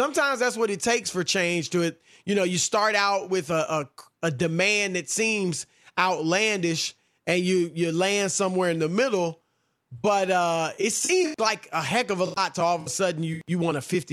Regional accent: Louisiana, United States; I'm from Louisiana.

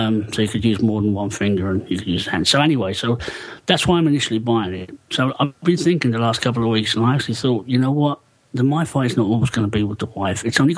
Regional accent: Ireland; No, I am Irish.

